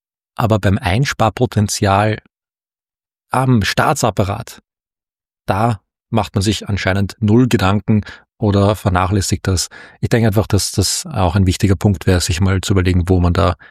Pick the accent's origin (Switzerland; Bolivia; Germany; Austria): Austria; wenn ich jetzt als Österreicher auf den Berg gehe